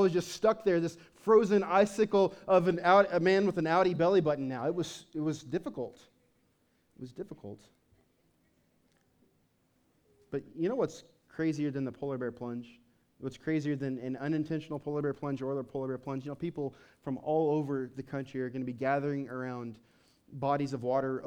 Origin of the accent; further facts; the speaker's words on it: Kansas, United States; dude, we're from Kansas, and the closest thing to a mountain we have is Mount Sunflower, which is a glorified hill.